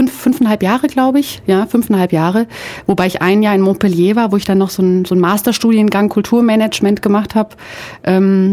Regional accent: Hesse, Germany; Also ich bin aufgewachsen in Hessen im Vogelsbergkreis. Für diejenigen, die es nicht kennen sollten, das ist irgendwo zwischen Kassel und Frankfurt. So die nächsten mittelgroßen oder kleineren Städte sind Marburg, Gießen und Fulda. Also es ist wirklich so, eigentlich genau in der Mitte von Deutschland, aber irgendwie doch ganz am Ende der Welt.

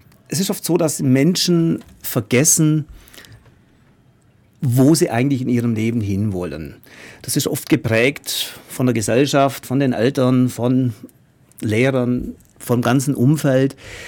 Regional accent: Bavaria, Germany; Also aufgewachsen, man hört es wahrscheinlich am Dialekt, ich komme schon hier aus dem Ländle, aus dem südlichen Landkreis Neu-Ulm und bin da auch wieder ansässig nach ein paar Ausflügen

